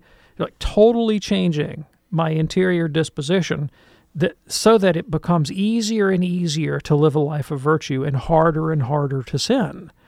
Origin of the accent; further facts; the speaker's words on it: the South, United States; I grew up in the South. You know, my great aunt had a pecan tree in her front yard